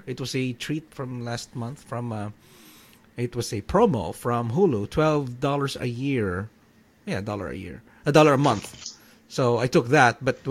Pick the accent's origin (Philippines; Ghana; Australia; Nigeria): Philippines; So yeah, congratulations to the Philippines, my home country, for winning